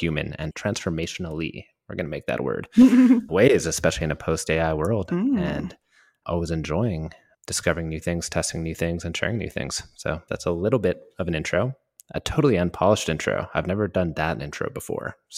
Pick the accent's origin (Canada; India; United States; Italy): Canada; And I'm super Canadian and didn't want to correct people.